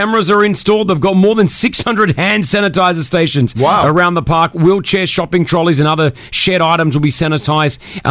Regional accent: Australia; Growing up in Australia, we had the one, the only, it was called the Wide World of Sports.

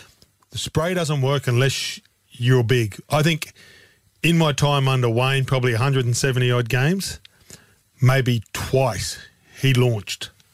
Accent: Queensland, Australia; Growing up in North Queensland

